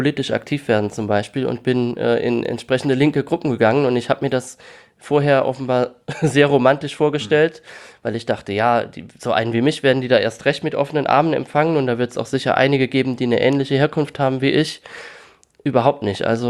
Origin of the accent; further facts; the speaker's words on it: Rhineland-Palatinate, Germany; accent: Palatinate dialect; dass ich bis kurz zuvor noch jeden Tag ganz normal in meinem Dialekt gesprochen habe. Das ist jetzt bei uns in der Pfalz sehr üblich, mehr als vielleicht anderswo.